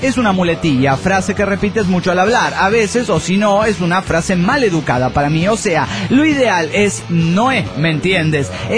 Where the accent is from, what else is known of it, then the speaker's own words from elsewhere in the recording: Managua, Nicaragua; de Managua, Nicaragua.